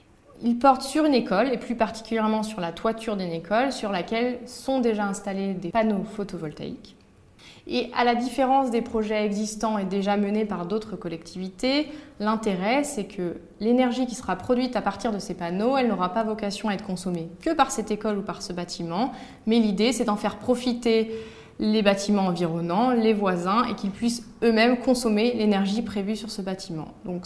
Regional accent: Brittany, France; Donc, je suis bretonne

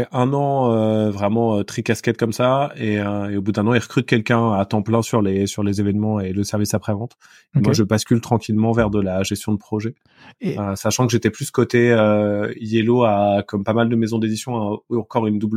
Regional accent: Poitiers, Nouvelle-Aquitaine, France; j'ai grandi à Poitiers, à côté de Poitiers

